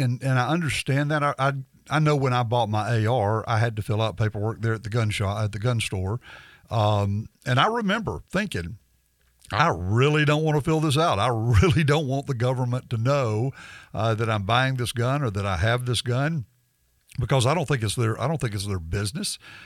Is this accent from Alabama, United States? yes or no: yes; Tuscaloosa, Alabama, United States; But growing up in Tuscaloosa, next to the Black Belt, and seeing such a beautiful part of Alabama just dying on the vine